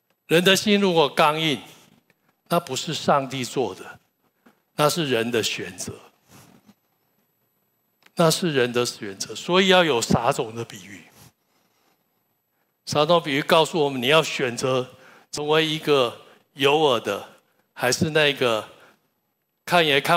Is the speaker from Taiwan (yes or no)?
yes; Taiwan; 这里的芥菜跟我们传统上我们台湾人认识的芥菜是不一样的